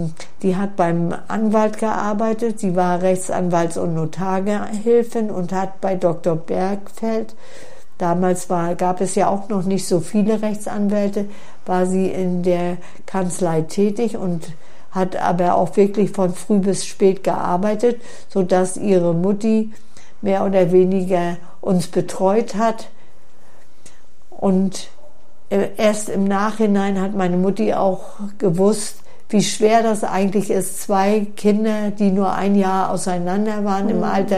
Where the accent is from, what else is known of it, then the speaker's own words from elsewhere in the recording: Stralsund, Mecklenburg-Vorpommern, Germany; born there; Und geboren bin ich am Querkanal in Stralsund. Das ist vor dem Eingang zum Hafen, wo heute gegenüber das Ozeaneum ist.